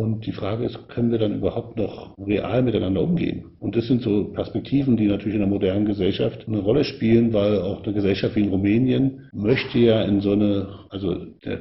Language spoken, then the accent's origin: German; Berlin, Germany; ich komme ja aus Ost-Berlin